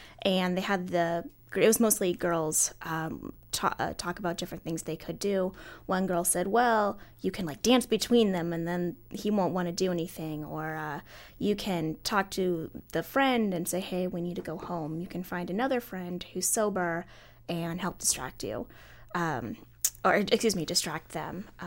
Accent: Kansas, United States; I grew up in a suburb of Kansas City on the Kansas side, and we were taught abstinence only.

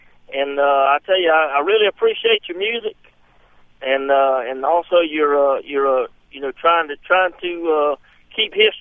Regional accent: the South, United States; I was brought up down here in the South. A lot of people we brought up kind of anti-federal government, and that's we still living under Reconstruction down here.

